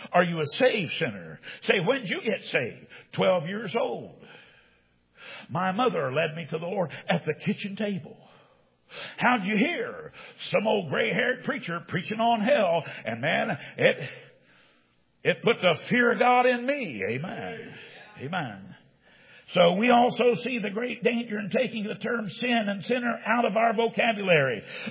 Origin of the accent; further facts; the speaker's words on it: United States; Well, I'm an American, so am I. But I had to be born again.